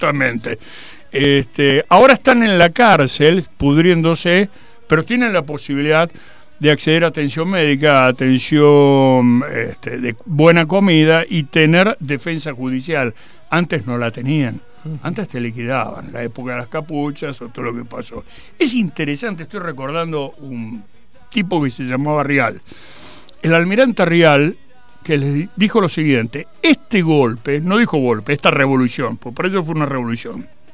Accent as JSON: {"language": "Spanish", "region": "Buenos Aires", "country": "Argentina", "tie": "born there", "said": "yo nací en el 57? Vos me pones histórico, pará, no tengo 100 años. Pero yo nací en La Recoleta, en Ayacucho y Posadas"}